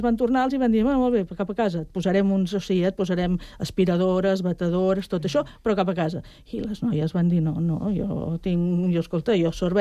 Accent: Barcelona, Catalonia, Spain; moved away as an adult; now in Sant Cugat, Spain; vaig néixer a Barcelona i vaig estar vivint allà fins que vaig tenir 20 i pico d'anys i després ja vaig venir cap aquí

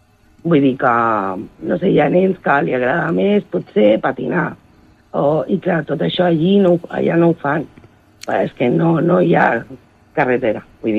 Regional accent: Andalusia, Spain; anar a veure tota la meva família, perquè jo soc d'Andalusia

